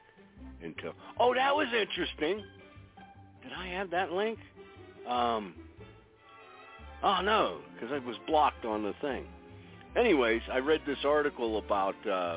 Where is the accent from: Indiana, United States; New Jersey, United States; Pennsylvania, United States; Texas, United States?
Pennsylvania, United States; moved away; also born or lived in Columbus, Ohio; Beginning of 1983 is when I moved away from Pennsylvania.